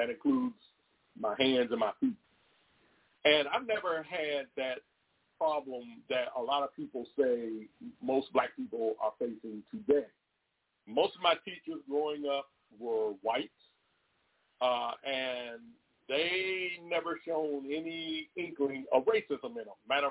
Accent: Roanoke, Virginia, United States; born there; I was born in Roanoke, Virginia in October of 1968, and I have never stepped foot outside of this country. Not one time, not even momentarily. So I consider myself to be an American.

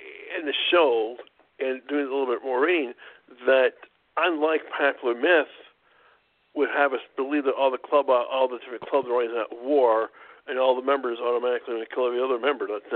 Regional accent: Midwest, United States; because growing up, how I grew up in Midwestern America

